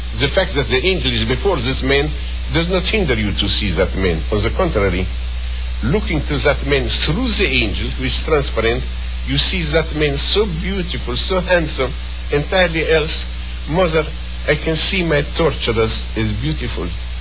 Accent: Romania; I am from Romania.

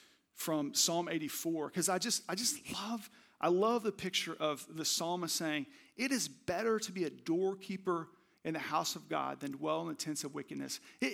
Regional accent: Oklahoma, United States; I'm from Oklahoma. We call him a valet.

